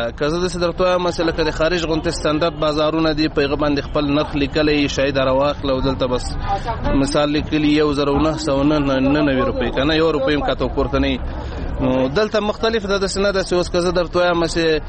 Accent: Logar, Afghanistan; زه د لوګر ولایت اوسیدونکی یم.

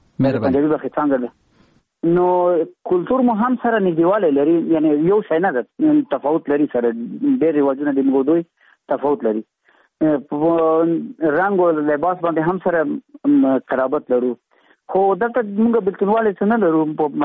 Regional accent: Afghanistan; now in India; نو موږ د افغانستان یو، افغانان یو، موږ ته افغانستان خپل وطن ده.

